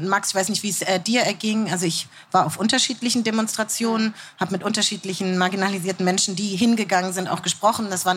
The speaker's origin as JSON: {"language": "German", "town": "Frankfurt", "region": "Hesse", "country": "Germany", "said": "Wenn ich komme aus Frankfurt am Main."}